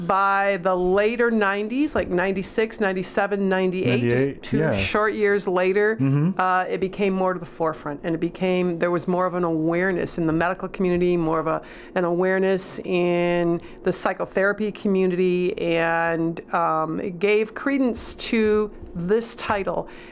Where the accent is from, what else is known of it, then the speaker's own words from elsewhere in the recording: Saginaw, Michigan, United States; I grew up in Saginaw, which is on the east side of the state.